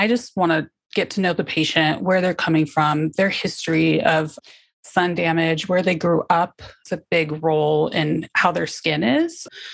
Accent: Huntington Beach, California, United States; You know, I grew up in Huntington Beach and every day I went to the beach, and my dad was a surfer.

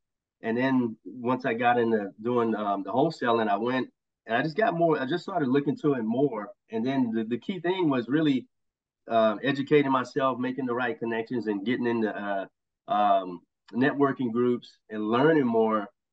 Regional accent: Houston, Texas, United States; Then went to Virginia for a little bit. Then my dad wasn't doing well. So that's what kind of, I'm from Houston, but that's what drew me back.

